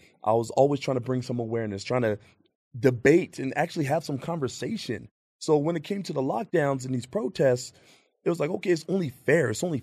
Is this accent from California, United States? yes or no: yes; California, United States; also born or lived in San Diego / Riverside / Hemet; now in Lucerne Valley, United States; I grew up all over the place in Southern California, San Diego, Riverside, Hemet. Now in Lucerne Valley, I'm all over the place.